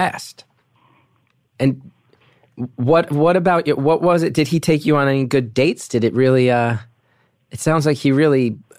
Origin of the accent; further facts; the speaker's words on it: West Orange, New Jersey, United States; That's where I grew up. That's my hometown.